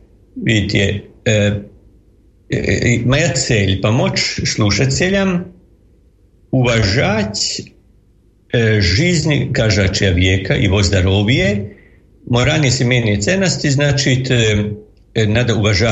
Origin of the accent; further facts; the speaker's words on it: Croatia; Russian is a second language; я католик, лекарь из Хорватии. В школе учил русскую мову 8 років, а украинский тоже совсем могу сказать, что понимаю, только не умею все говорить